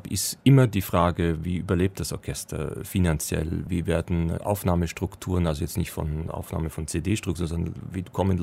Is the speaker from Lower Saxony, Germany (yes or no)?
no; Regensburg, Bavaria, Germany; born there; now in Munich, Germany; einen Bezug über meine Geburtsstadt Regensburg, die sich ja quasi an der Grenze Richtung Tschechei oder damals Tschechoslowakei